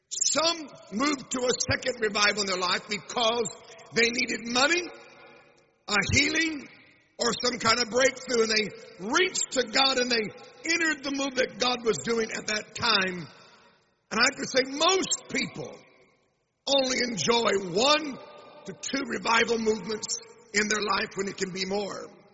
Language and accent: English; Tulsa, Oklahoma, United States; born there; I was born in Tulsa, Oklahoma in 1966 in the height of what we call the charismatic revival.